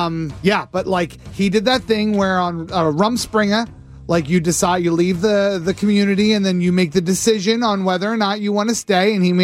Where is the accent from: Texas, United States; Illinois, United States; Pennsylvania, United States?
Pennsylvania, United States; I grew up near Amish people. I even have a former Amish person in my family.